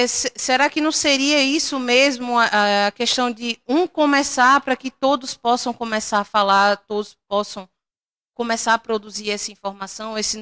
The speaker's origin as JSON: {"language": "Portuguese", "region": "Northeast Region", "country": "Brazil", "said": "Eu não sou daqui, eu sou do Nordeste. E lá no Nordeste não tem isso."}